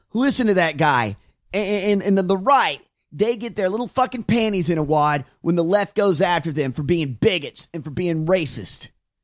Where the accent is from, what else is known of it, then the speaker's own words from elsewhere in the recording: Georgia, United States; Well, the sheriff I grew up with in, allegedly, where I grew up in Georgia, he had prisoners build his fucking house.